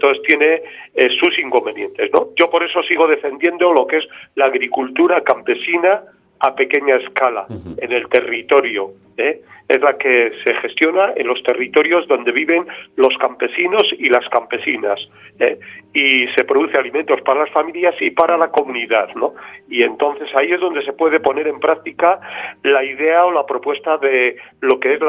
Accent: Palencia, Castile and León, Spain; soy un pastor de Palencia, con P.

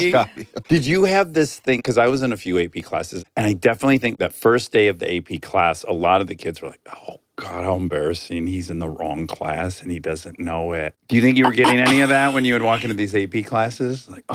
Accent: Detroit, Michigan, United States; I'm from Detroit, so we have our variety as well.

